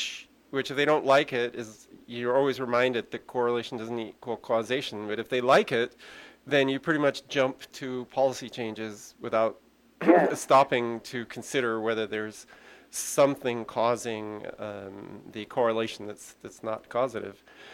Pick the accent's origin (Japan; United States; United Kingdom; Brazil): United Kingdom; England; also born or lived in Canada; growing up in England and Canada